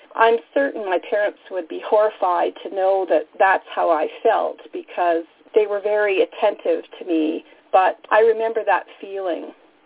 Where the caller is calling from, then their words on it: Calgary, Alberta, Canada; I'm a compulsive overeater. I'm region chair for Region 1, and I'm calling today from Calgary, Alberta, Canada.